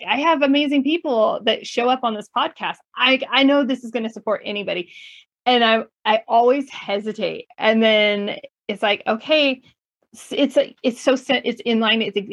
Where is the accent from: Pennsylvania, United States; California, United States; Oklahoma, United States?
California, United States; I've told my husband that I need to go live on the East Coast for 6 months to a year because I grew up in California.